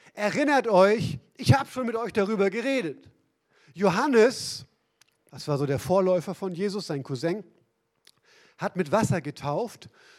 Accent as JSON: {"language": "German", "region": "Northern Germany", "country": "Germany", "said": "Weil ich kenne Rasenmähen als Norddeutscher. Ja? Auf dem flachen Land, du, mein Jung, na, da geht das gut."}